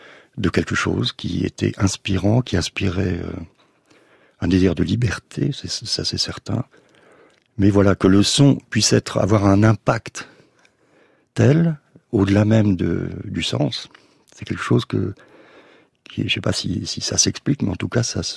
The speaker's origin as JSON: {"language": "French", "town": "Sainte-Marie-aux-Mines", "region": "Grand Est", "country": "France", "tie": "born or raised there", "said": "à Sainte-Marie-aux-Mines, dans cette ville natale, dans ma ville natale"}